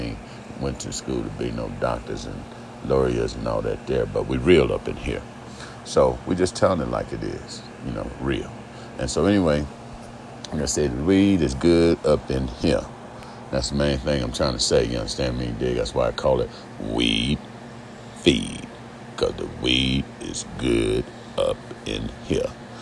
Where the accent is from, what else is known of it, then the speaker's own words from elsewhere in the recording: Omaha, Nebraska, United States; So like I say, I hail from Nebraska. Omaha is a city. Ain't many of us there.